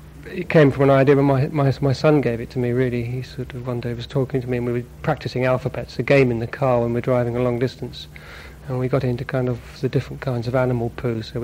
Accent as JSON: {"language": "English", "town": "Islington", "region": "London", "country": "United Kingdom", "tie": "born or raised there", "said": "I'm not a country person. I was born in Islington. I've always lived in London."}